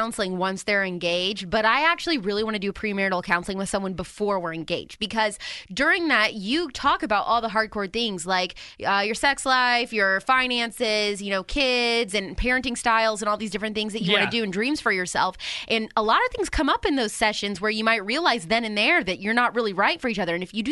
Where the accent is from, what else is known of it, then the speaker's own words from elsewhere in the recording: Floyds Knobs, Indiana, United States; also born or lived in Terre Haute, United States / Louisville, United States; I moved here from Louisville, but I was born in Terre Haute and I was raised in southern Indiana in Floyd's Knobs.